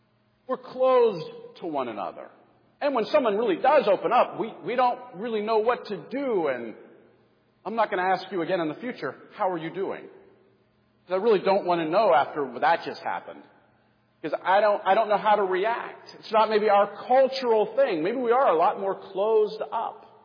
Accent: Pittsburgh, Pennsylvania, United States; I'm from Pittsburgh.

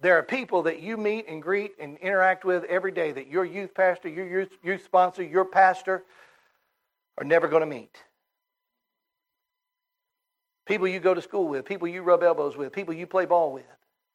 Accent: Mississippi, United States; I was in my hometown in Mississippi. I'm from North Mississippi. I live in a suburb of Memphis, Tennessee.

